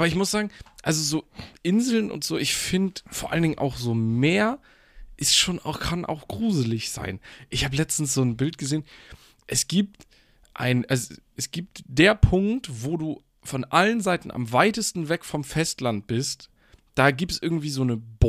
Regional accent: Germany; wie heißt es bei uns in Deutschland, so

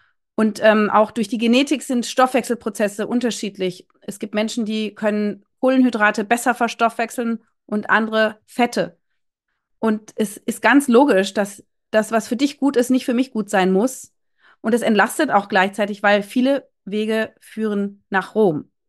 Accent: Berlin, Germany; Ich bin ja aus Berlin.

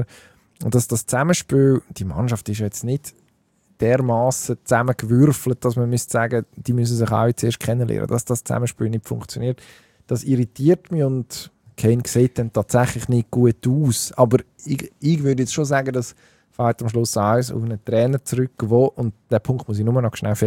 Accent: Switzerland; das haben wir jetzt als Schweizer gesehen

